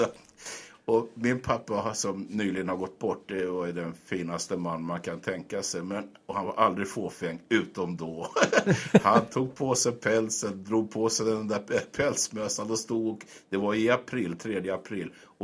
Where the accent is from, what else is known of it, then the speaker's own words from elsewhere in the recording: Segeltorp, Stockholm County, Sweden; also born or lived in Stora Essingen; Jag är egentligen född på Stora Essingen, men jag har vuxit upp i Segeltorp från 5 års ålder. Och Gökvägen 6 av alla adresser.